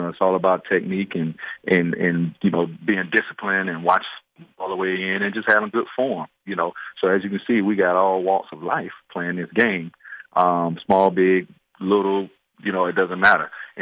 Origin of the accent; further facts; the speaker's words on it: Tampa, Florida, United States; I tell you what, growing up in Tampa, I remember back in the day